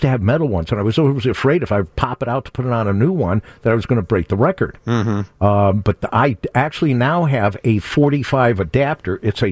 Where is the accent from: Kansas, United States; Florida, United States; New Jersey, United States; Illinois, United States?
Illinois, United States; Evanston; I grew up in Evanston. And so there was one main record store that we would always go to downtown.